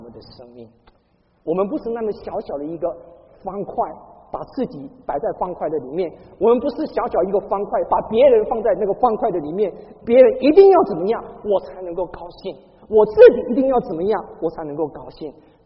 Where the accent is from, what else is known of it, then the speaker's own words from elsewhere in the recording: Taiwan; now in United States; 我是从国内来的，我不是从国内来的哈，我是从台湾来的。我们从台湾来呢